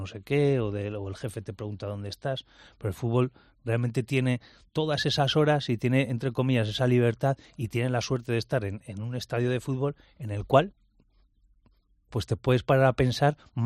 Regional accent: Murguía, Basque Country, Spain; el Santuario de Oro, en Murguía, en mi pueblo. La verdad que es un sitio que ves todo el Valle de Zuya

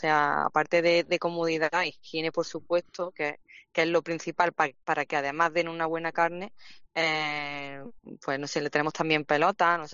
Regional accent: Málaga, Andalusia, Spain; tenemos mucha suerte como malagueños, tanto como productores como consumidores, de tener en Málaga un equipo que no en todas las provincias de Andalucía existe.

